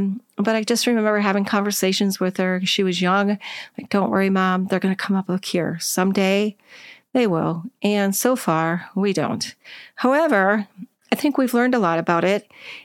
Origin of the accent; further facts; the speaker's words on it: Minneapolis, Minnesota, United States; I grew up in Minneapolis, and this was my favorite time of year there, after the summer, of course.